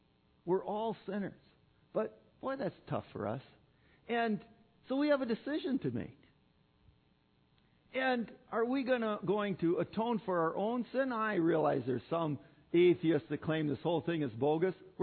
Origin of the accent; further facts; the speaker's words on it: Minnesota, United States; I came from the Iron Range, and there, up there, you know, that's still Minnesota, by the way.